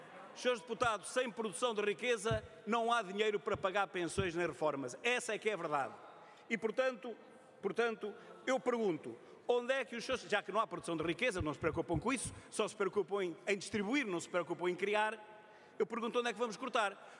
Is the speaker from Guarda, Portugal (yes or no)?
yes; Seia, Guarda, Portugal; estão aqui 50 idosos de Ceia, trabalharam toda a vida, é a minha terra